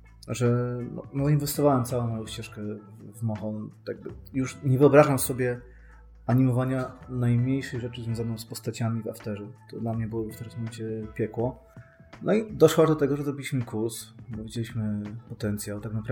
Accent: Sanok, Subcarpathian Voivodeship, Poland; pochodzę z małego miasta na Podkarpaciu, Sanok

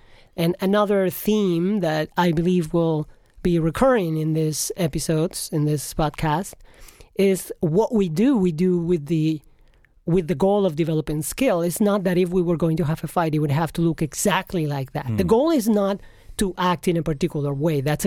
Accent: Madrid, Community of Madrid, Spain; also born or lived in North Africa / India / Western United States; now in United States; I am from Madrid, Spain, where I grew up. And I have lived in Spain, in North Africa, in India. I lived in the Western United States when I was a kid. And about 15 years, I settled in the New York area where I live.

